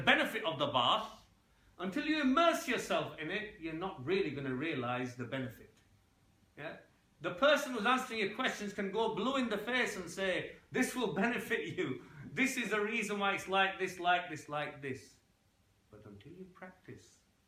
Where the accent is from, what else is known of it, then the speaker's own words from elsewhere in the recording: Yorkshire and the Humber, United Kingdom; being a Yorkshire lad, and Yorkshire lads also swear like other lads do, left, right and centre